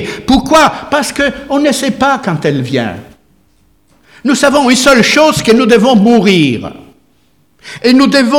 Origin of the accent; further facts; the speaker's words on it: Italy; Pourtant, je ne suis pas français. Hein. Je suis italien.